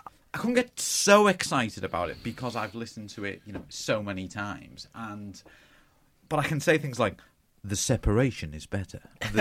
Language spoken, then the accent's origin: English; North West England, United Kingdom; because it happened in Manchester and I'm from the Northwest